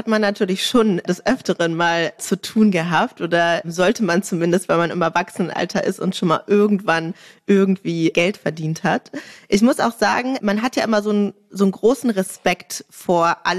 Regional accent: Berlin, Germany; Als Berlinerin

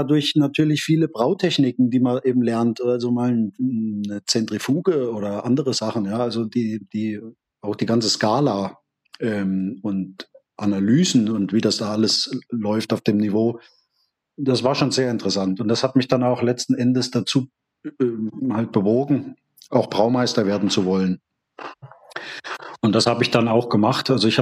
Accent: Thuringia, Germany; in Thüringen, da wo ich herkomme, da ist mit dem Weinanbau zumindest in Südthüringen nicht so direkt in der Nähe was los.

